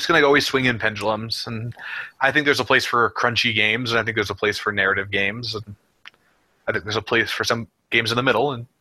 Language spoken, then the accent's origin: English; North Dakota, United States; I'm from North Dakota, where it's really small.